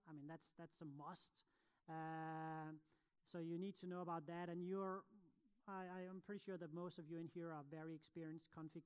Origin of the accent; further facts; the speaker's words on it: Copenhagen, Capital Region of Denmark, Denmark; I'm from Copenhagen in Denmark